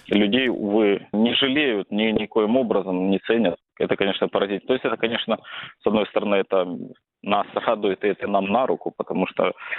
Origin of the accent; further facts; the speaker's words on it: Zaporizhzhia, Zaporizhzhia Oblast, Ukraine; Я сам из Запорожья, ну, значительную часть жизни жил